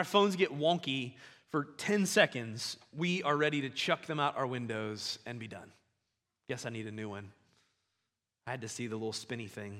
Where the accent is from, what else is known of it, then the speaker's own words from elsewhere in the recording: Ohio, United States; I'm originally from Ohio, and so I'm ready.